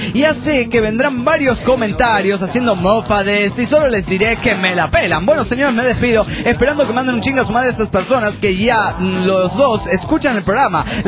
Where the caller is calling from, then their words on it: San Ignacio, Misiones, Paraguay; Hola, soy … de San Ignacio en Paraguay.